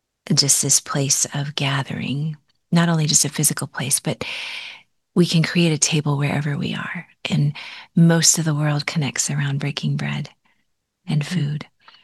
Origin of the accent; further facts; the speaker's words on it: United States; as a Chinese American growing up in the States